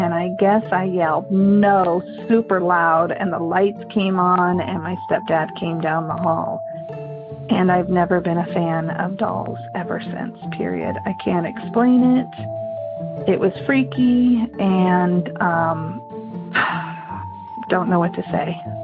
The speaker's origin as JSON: {"language": "English", "region": "California", "country": "United States", "said": "I'm from California."}